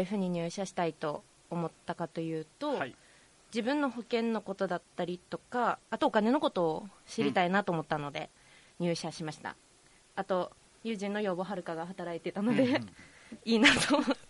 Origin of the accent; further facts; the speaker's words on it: Kagoshima, Japan; 鹿児島出身です。